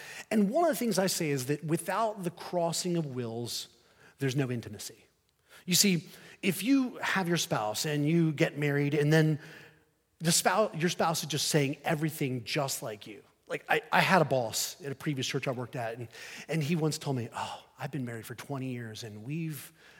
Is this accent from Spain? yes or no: yes; Spain; But I grew up in Spain, and Spain is not into wrestling.